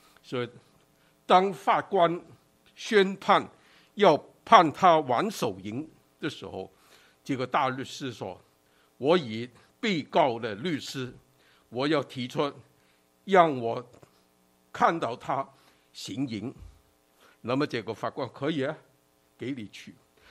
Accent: Hong Kong; 我还记得我从香港来，香港从前有死刑

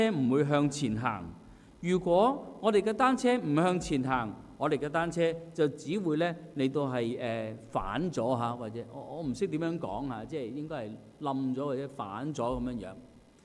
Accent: China; 我们中国人呢特别就明白了

